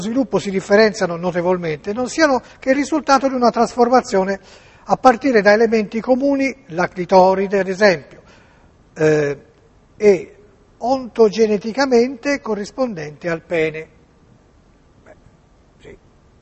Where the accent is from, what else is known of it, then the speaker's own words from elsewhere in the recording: Florence, Tuscany, Italy; Io sono di Firenze